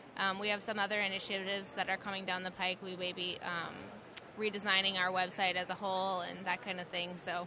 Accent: Montana, United States; I'm from Montana. We estimate low, I don't know.

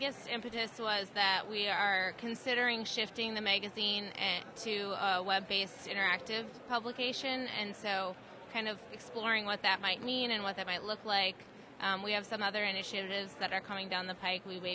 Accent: Montana, United States; I'm from Montana. We estimate low, I don't know.

